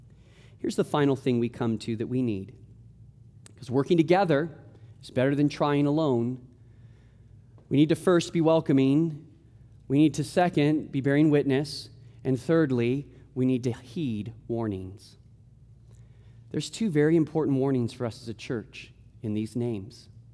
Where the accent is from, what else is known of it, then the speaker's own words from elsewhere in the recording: California, United States; because, you know, we're from Southern California, forgetting that we're from the desert.